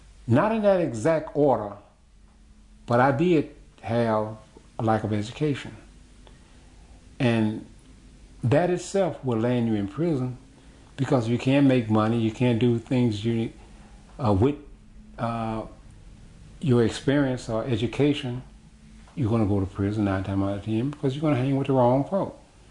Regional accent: Mississippi, United States; I'm a country boy. I was born and raised in Mississippi.

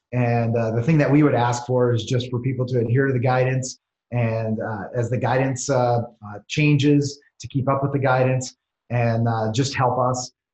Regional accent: Antigo, Wisconsin, United States; here in my home state of Wisconsin.

